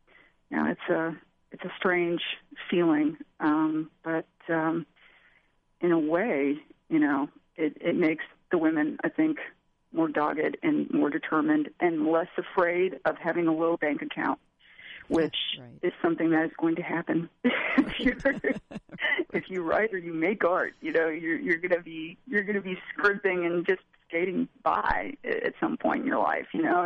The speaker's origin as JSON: {"language": "English", "region": "Kentucky", "country": "United States", "said": "You know, I'm from Eastern Kentucky originally. I'm from Trump country. though it wasn't always Trump country."}